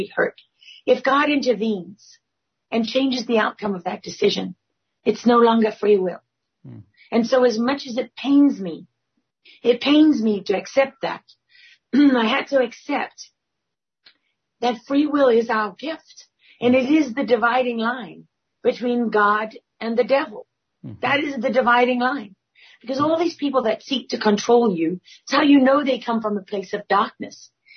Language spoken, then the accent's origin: English; South Africa; growing up in South Africa under apartheid, there were people that were behind bars because of the color of their skin